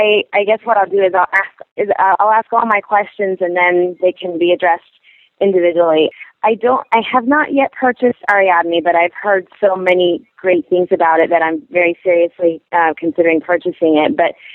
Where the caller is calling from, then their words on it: St. Petersburg, Florida, United States; I'm calling from the St. Pete area, Florida.